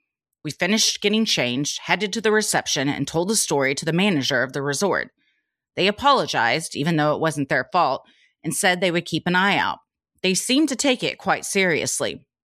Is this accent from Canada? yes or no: no; Netherlands; English is a second language; So I'm from the Netherlands.